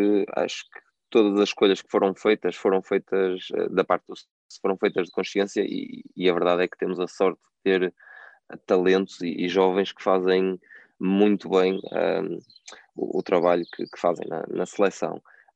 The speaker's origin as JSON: {"language": "Portuguese", "country": "Portugal", "said": "fico felicíssimo como português e como amigo deles."}